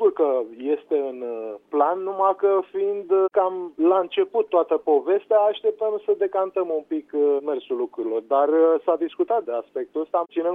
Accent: Bucharest, Romania; born there; părinții mei născuți în Pitești, bine, au trăit în București, eu m-am născut de fapt în București

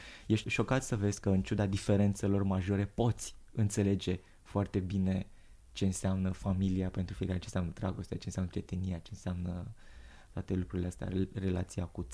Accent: Romania; fiește că sunt român

